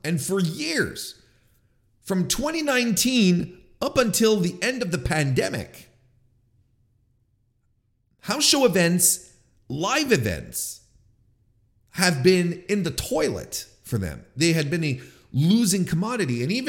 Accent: Canada; Don't blame me, I'm Canadian.

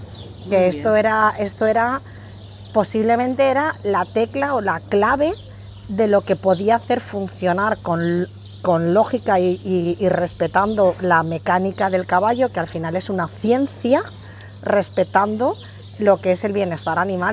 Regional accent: Valencia, Valencian Community, Spain; vengo de Valencia.

